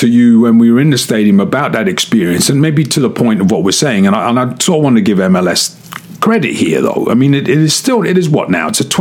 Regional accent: England, United Kingdom; As someone who obviously I grew up in England, I support my local team.

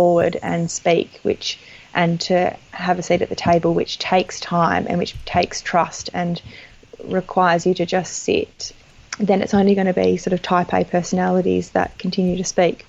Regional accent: Perth, Western Australia, Australia; I grew up with a wall that was a world map, and I'm from Perth, and Perth wasn't even like a dot on this map.

